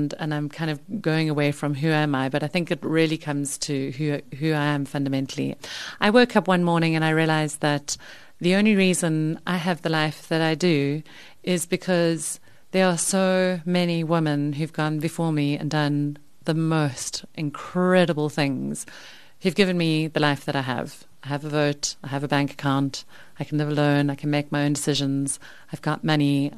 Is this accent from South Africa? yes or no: yes; Eastern Cape, South Africa; also born or lived in London; And I grew up in the Eastern Cape. Finished school at Kingswood College in Grahamstown. So I was there. The reason for my Pansy accent is my family's originally from Natal